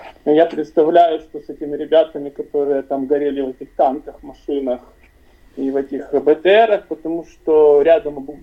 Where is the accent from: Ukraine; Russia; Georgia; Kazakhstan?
Ukraine; я, хоть я и украинец, и нахожусь в украинской традиции, для меня русская культура и русская традиция не чужая.